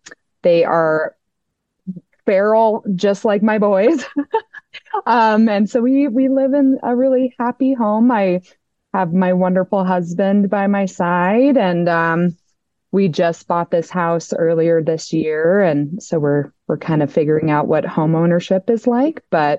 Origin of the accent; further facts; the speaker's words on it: Denver, Colorado, United States; Denver seems to be a big city, but we all just say we're from Denver at that point.